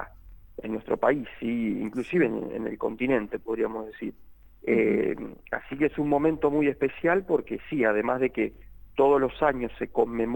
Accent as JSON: {"language": "Spanish", "region": "Santa Fe", "country": "Argentina", "said": "para reflexionar sobre la identidad como santafesinos"}